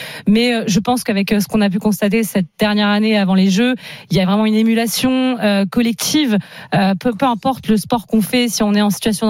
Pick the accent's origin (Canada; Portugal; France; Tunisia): France; le public était pour moi parce que je suis française